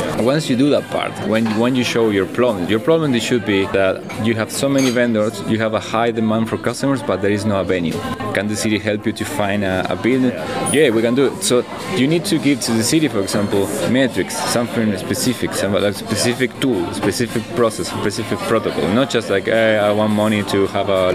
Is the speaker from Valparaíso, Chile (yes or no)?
yes; Valparaiso, Valparaíso, Chile; English is a second language; My own hometown, I'm from Valparaiso, Chile.